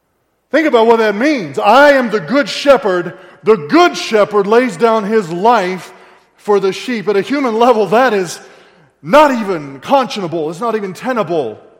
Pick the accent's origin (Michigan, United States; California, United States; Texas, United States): Texas, United States; My exposure to shepherds was growing up in South Central Texas.